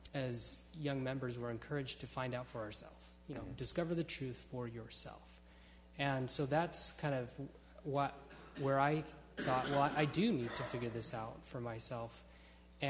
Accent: Utah, United States; I grew up in Utah, and most of the people I knew were members of the LDS faith.

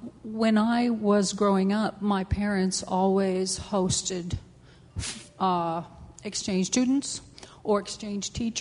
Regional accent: United States; One thing that was very, very difficult for me as an American teenager was I was expected to bow and kiss the hands of anyone that was older than me.

